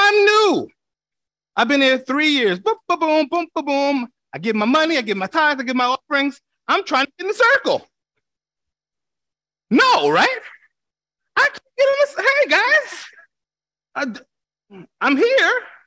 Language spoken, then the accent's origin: English; New York, United States; Listen, you know me. I'm from New York. I'm a straight talker.